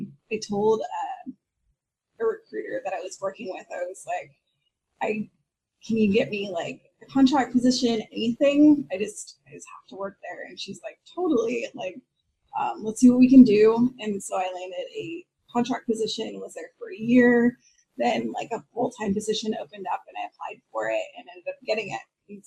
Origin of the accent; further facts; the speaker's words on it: Sacramento, California, United States; now in San Francisco, United States; growing up in Sacramento, California, the closest big city with big design was San Francisco. So after graduating, I just moved there